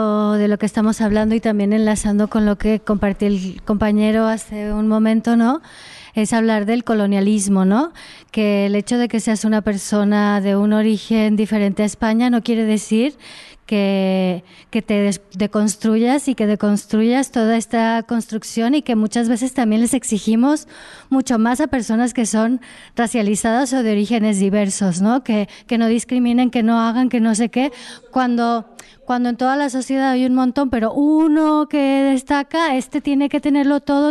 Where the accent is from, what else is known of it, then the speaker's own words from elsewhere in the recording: Mexico; En México, por ejemplo, yo soy mexicana